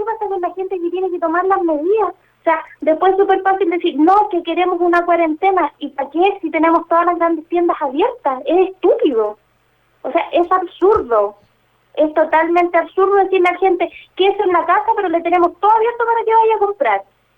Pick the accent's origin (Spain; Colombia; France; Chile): Chile; uno mismo como chileno, dejemos de ser el típico chileno que se anda pasando de listo